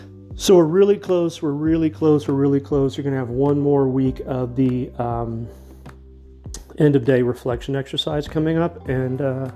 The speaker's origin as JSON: {"language": "English", "town": "Wichita", "region": "Kansas", "country": "United States", "tie": "born or raised there", "said": "I'm from Wichita. I grew up in Plainview. If you don't know, Plainview is not a booming economic part of Wichita."}